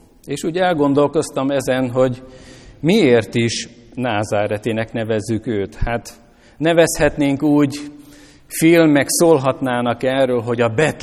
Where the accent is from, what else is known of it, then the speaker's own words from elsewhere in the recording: Vaja, Szabolcs-Szatmár-Bereg, Hungary; Valamikor a legtöbben Vajáról indultunk, a Nyírségből, ott születtünk.